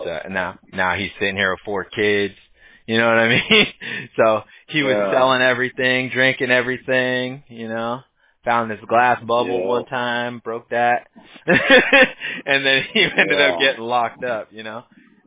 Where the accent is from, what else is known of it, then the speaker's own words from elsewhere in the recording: Huntington Beach, California, United States; Like, I grew up in Huntington Beach. It's, like, Surf City.